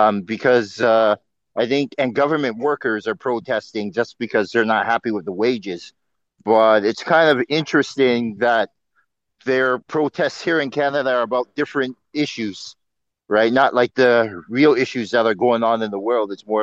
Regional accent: Ghana; because I'm from Ghana, that's my roots

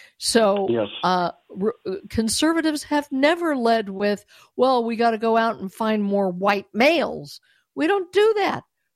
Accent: Colorado, United States; my home state is Colorado. Colorado has been decimated.

